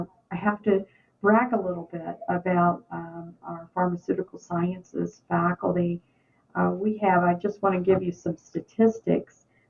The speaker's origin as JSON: {"language": "English", "region": "the South", "country": "United States", "lives_now": "Fargo, United States", "said": "If I come from the South, so you probably can tell"}